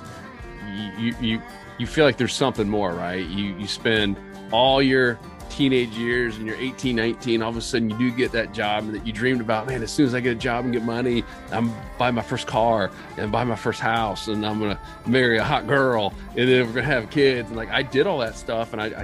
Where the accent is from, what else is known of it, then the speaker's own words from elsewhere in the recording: Tampa, Florida, United States; born there; I was born in Tampa, and my wife and I we had two daughters.